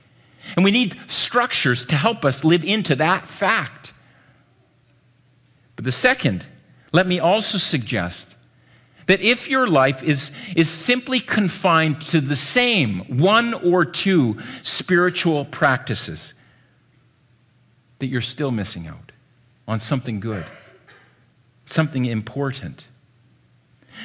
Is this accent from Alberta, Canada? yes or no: no; Ontario, Canada; I grew up in Ontario in the 80s.